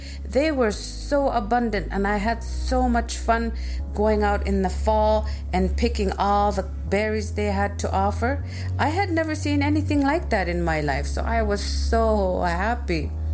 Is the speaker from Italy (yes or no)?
no; Resolute Bay, Nunavut, Canada; moved away as an adult; now in Iqaluit, Canada; Though I'm originally from Khaosuituk or Resolute Bay in the high Arctic, where it's 24 hours of darkness in the winter and then 24 hours of sunlight in the summer, I moved to Iqaluit, which is the capital city of Nunavut, when I was just 20 years old